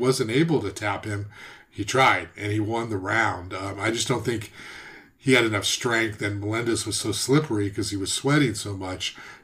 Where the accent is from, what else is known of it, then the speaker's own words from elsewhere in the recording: California, United States; I'm from Southern California.